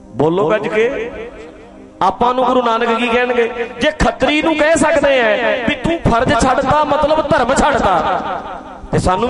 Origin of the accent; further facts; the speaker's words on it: Dhadrian, Punjab, India; ਸਾਡੇ ਨਾ ਨੇੜੇ ਪਿੰਡ ਰੱਤੋਕੇ ਆ, ਮੇਰੇ ਪਿੰਡ ਢੱਡਰੀਆਂ ਦੇ ਨਾਲ ਇੱਕ ਪਿੰਡ ਆ ਰੱਤੋਕੇ।